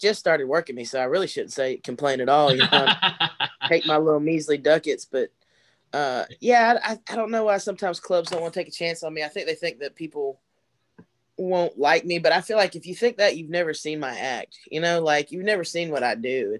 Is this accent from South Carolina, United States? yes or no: yes; South Carolina, United States; She's from North Carolina. I'm from South Carolina. I'm like the trailer trash version of her.